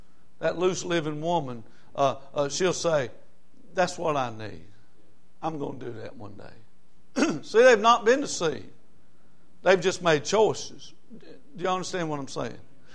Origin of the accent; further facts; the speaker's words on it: United States; Now, I grew up in America, and I'm 60 something years old, and but I grew up in America